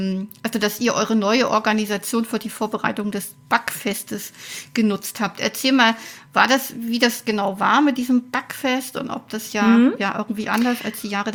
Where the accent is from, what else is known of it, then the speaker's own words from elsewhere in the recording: Weimar, Thuringia, Germany; weil ihr in meiner Heimat Thüringen sitzt und ich mich immer sofort zu Hause fühle, wenn ich deinen Dialekt höre